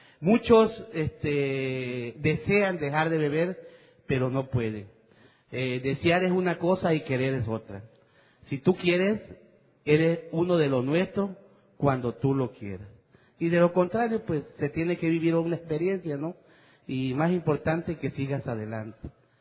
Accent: Villahermosa, Tabasco, Mexico; soy un enfermo alcohólico. La verdad que bienvenido a la persona que viene por primera vez. Yo vengo de Tabasco, amigo, de Villahermosa, Tabasco, México.

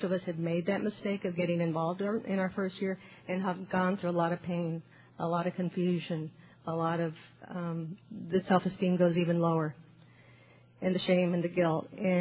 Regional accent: Austin, Texas, United States; I'm an alcoholic. I'm from Austin, Texas.

